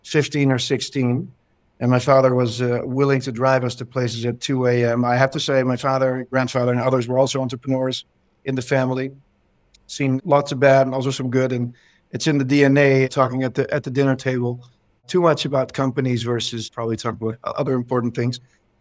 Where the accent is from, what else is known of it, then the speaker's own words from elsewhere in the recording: Netherlands; now in United States; So I grew up in the Netherlands, in Europe. And I'll tell you right off the bat that it's the untraditional part of that is I actually had an American mom and a Dutch dad.